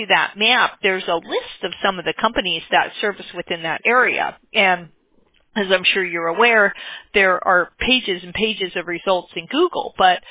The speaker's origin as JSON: {"language": "English", "town": "Diamond Bar", "region": "California", "country": "United States", "tie": "born or raised there", "said": "I grew up in Diamond Bar. How funny is that?"}